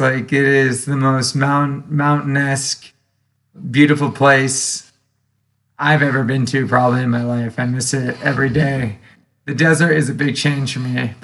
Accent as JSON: {"language": "English", "region": "California", "country": "United States", "tie": "born or raised there", "also_born_or_lived": "Nevada County, United States", "said": "I was born and raised in the Bay Area, then lived for a long time where Jack is from, which is, I think, the most beautiful place in California."}